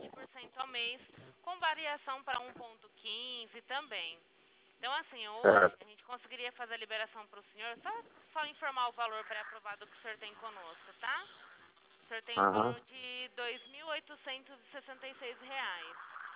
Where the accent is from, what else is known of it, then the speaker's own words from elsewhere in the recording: Araçatuba, São Paulo, Brazil; eu sou de Araçatuba.